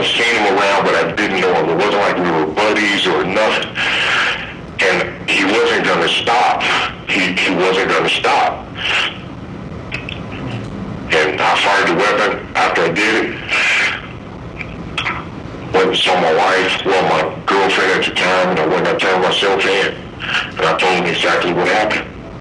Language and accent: English; Chicago, Illinois, United States; My family wouldn't let us be a part of it, even growing up in Chicago, as ridiculous as it is now.